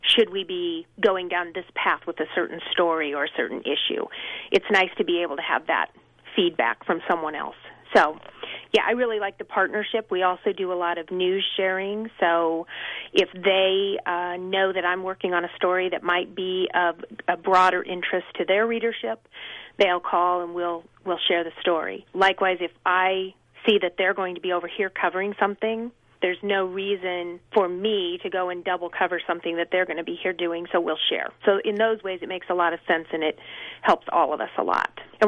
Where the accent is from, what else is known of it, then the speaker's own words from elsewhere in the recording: Atlantic, Iowa, United States; I grew up in Atlantic, so, you know, I was 3 hours away from home living up in Eagle Grove.